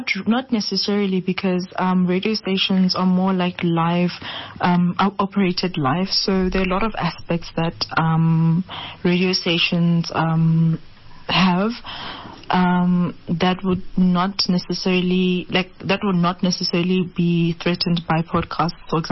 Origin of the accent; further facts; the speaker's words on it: Mokopane, Limpopo, South Africa; and I'm from Mokopani.